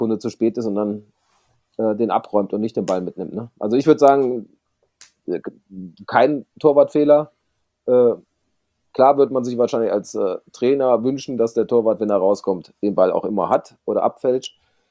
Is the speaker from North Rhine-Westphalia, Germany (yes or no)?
yes; Düsseldorf, North Rhine-Westphalia, Germany; Das freut einen dann als Düsseldorfer noch mehr.